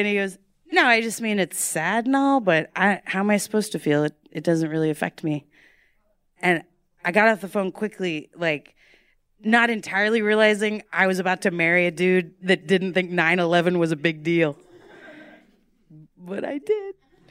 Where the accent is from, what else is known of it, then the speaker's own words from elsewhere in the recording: Texas, United States; I'm Texan. We just fucking do things big.